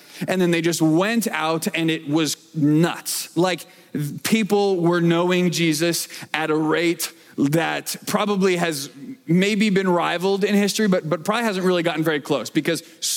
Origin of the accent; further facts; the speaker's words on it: Arizona, United States; and also I'm from Arizona, so that's fun. And growing up in Arizona